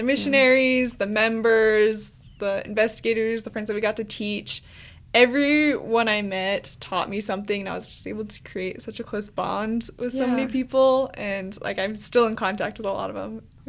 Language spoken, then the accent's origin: English; Utah, United States; I was born and raised in Utah, just about 20 minutes from the U